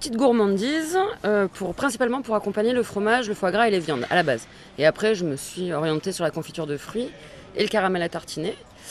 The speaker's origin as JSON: {"language": "French", "town": "Paris", "region": "Île-de-France", "country": "France", "said": "Je venais de Paris et j'avais envie de travailler juste pour moi."}